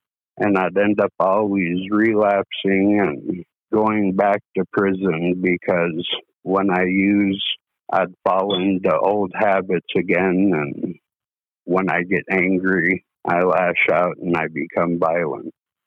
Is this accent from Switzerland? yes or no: no; Bethel, Alaska, United States; I'm from Bethel, Alaska. I'm 47 years old.